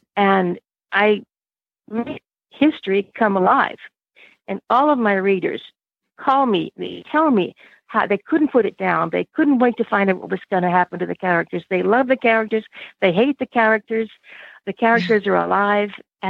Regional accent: South Carolina, United States; I grew up in the South, in the South Carolina. It's my heritage.

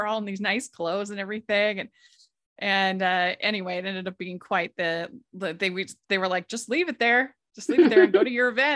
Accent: Maryland, United States; I grew up in Maryland, and my choir did a like competition or something like that in New York City.

